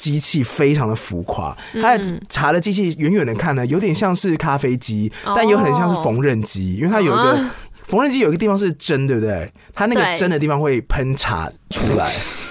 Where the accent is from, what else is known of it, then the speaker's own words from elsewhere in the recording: Taiwan; 我是台湾人的，那个压力真的很大，在那边甩这样。